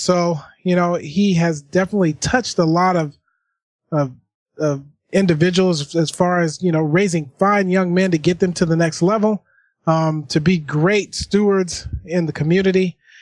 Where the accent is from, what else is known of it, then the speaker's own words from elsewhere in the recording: Pacific Northwest, United States; growing up in the Pacific Northwest.